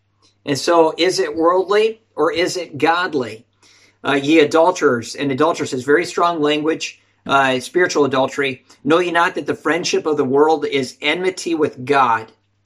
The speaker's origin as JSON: {"language": "English", "region": "Wisconsin", "country": "United States", "tie": "born or raised there", "said": "I grew up in Wisconsin, and a lot of water in the area where I'm from. I'm just across from Minnesota, the land of 10,000 lakes"}